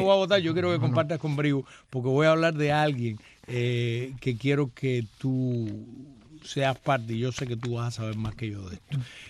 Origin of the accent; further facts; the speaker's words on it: Banes, Holguín, Cuba; Hoy pregunto a los de mi pueblo, del municipio de Vanes